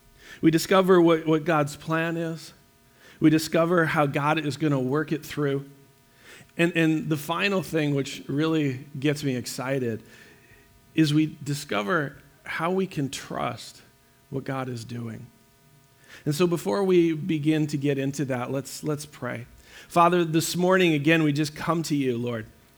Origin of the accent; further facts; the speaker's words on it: California, United States; born there; Now, I was born in the States. I was born in California, exciting place, right where Google is now, actually.